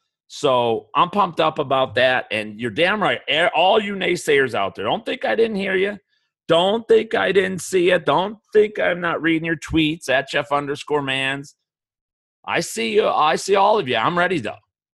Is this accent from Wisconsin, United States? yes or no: no; Chicago, Illinois, United States; Grew up on the south side of Chicago, and I'm Irish.